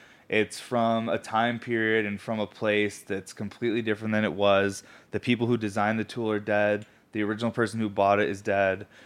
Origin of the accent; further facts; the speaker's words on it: East Coast, United States; Now, a lot of people I know growing up on the East Coast, a lot of our family, especially grandparents, would have like antiques in their house and stuff